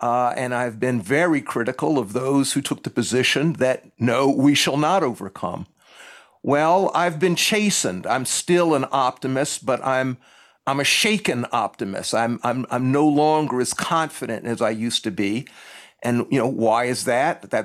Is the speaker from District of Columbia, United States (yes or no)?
yes; Washington, District of Columbia, United States; That's why I grew up in Washington, D.C., as opposed to Columbia, South Carolina.